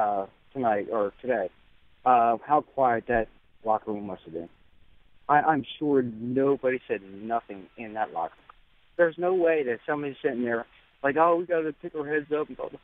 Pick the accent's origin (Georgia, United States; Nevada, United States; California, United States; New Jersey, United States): New Jersey, United States; I'm from South Jersey.